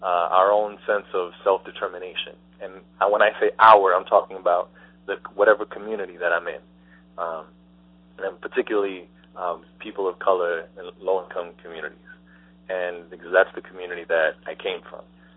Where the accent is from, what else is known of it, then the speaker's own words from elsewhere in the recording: Bronx, New York, United States; I grew up in the South Bronx, and I remember from very young, growing up and thinking at 10 years old that the community that I lived in was an abandoned community.